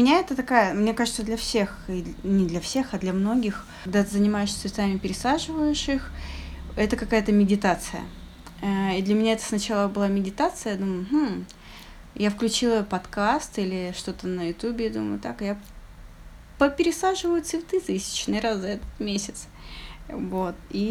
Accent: Sochi, Krasnodar Krai, Russia; also born or lived in Saint Petersburg; Всем привет … я действительно приехала из Сочи, жила в Санкт-Петербурге 7 лет. И вот недавно, 2 месяца назад, я переехала в Сочи.

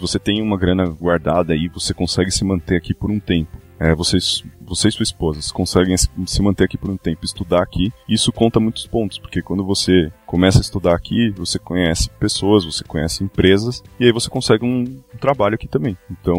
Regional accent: São Paulo, Brazil; born there; Cara, eu nasci em São Paulo, morei em São Paulo, então eu posso falar.

